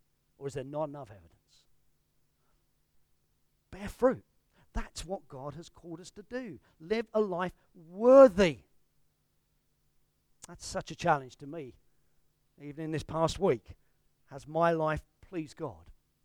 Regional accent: London, United Kingdom; one of the things that always challenged me as a teenager growing up in London was when a missionary came, and they came quite regularly to the church I grew up

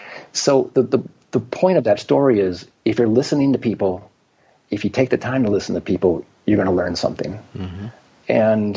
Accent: Michigan, United States; because I grew up in Michigan

